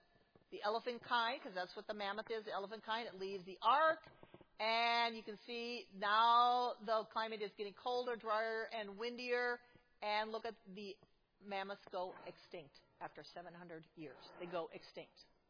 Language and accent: English; Minnesota, United States; Indiana's better than Iowa, but I'm from Minnesota, so we say Iowa has better.